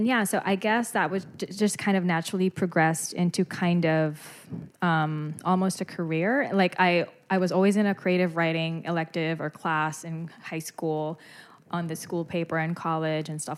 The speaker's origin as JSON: {"language": "English", "town": "Manila", "region": "Metro Manila", "country": "Philippines", "tie": "born or raised there", "said": "Okay, so I grew up in Manila and I was always, always into writing."}